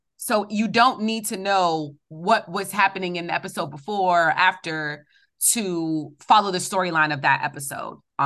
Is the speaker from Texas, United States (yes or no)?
no; New York, United States; especially with the New York couples, like because I'm from New York